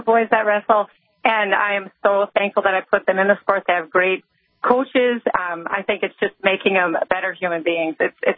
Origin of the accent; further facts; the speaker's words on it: Bismarck, North Dakota, United States; Yeah, I'm just calling from Fargo, North Dakota, but I'm from Bismarck.